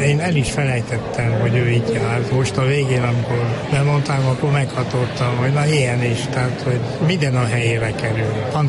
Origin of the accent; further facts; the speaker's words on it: Harghita, Romania; Ugye én a Csíki székely vagyok